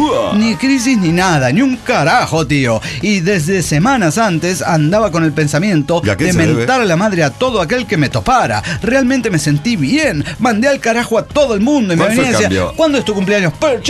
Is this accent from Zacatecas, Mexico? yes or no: no; Monterrey, Nuevo León, Mexico; Soy de Monterrey